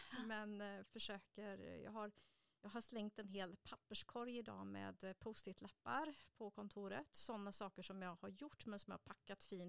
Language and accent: Swedish; Vänersborg, Västra Götaland County, Sweden; moved away as an adult; also born or lived in Alingsås; Jag är en tjej som är född och uppvuxen i Vänersborg, men som flyttade därifrån i 25-årsåldern och hamnade i Alingsås.